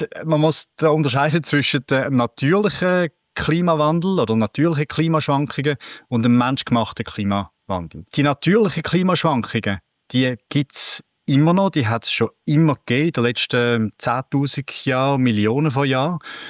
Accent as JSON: {"language": "German", "country": "Switzerland"}